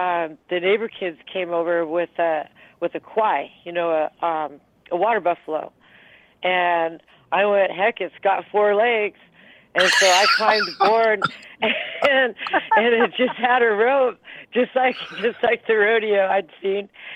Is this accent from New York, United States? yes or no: no; Los Angeles, California, United States; born there; I was born in East Los Angeles, down by Brooklyn Avenue, which is now Cesar Chavez Avenue.